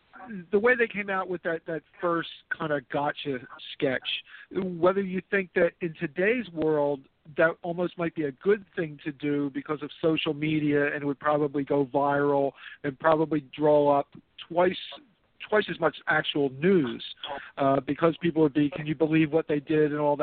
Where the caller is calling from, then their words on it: Philadelphia, Pennsylvania, United States; calling from Philadelphia.